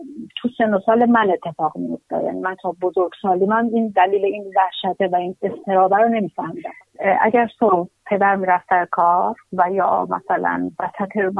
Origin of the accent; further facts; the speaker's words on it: Kermanshah, Iran; حتی وقتی که ما 2 بار از کرمانشاه آمدیم بیرون، و این دور بودن خیلی تلختر از این بود که ما تو شهر بودیم